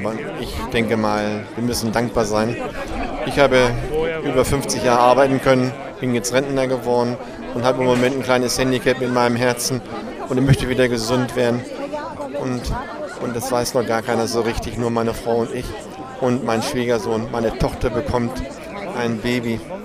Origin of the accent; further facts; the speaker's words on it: Harsum, Lower Saxony, Germany; now in Lüchow, Germany; Ich zum Beispiel komme aus Harsum.